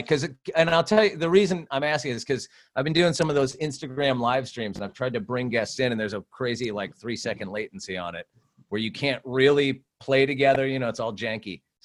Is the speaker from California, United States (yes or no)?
yes; Santa Barbara, California, United States; I'm from Santa Barbara, California.